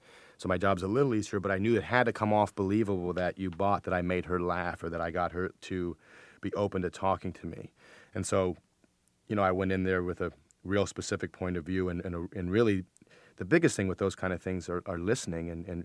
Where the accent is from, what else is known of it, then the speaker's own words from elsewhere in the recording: Lake Forest, Illinois, United States; also born or lived in Buffalo Grove, United States; I was raised in Buffalo Grove, which is sort of a middle-class suburb in Illinois. And I lived there till I was 8, and then I moved to Lake Forest, Illinois, which is an upper-class suburb of Illinois. And I lived there until I was 18 and graduated.